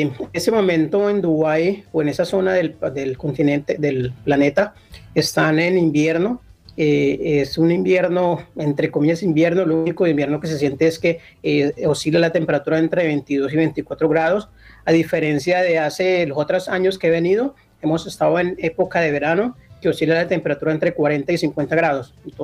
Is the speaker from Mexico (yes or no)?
no; Guaviare, Colombia; yo fui criado en el Guaviare, soy del barrio de Niño, me eduqué en el Colegio Santander, CEDER, en el Ideal, en la escuelita Primero de Octubre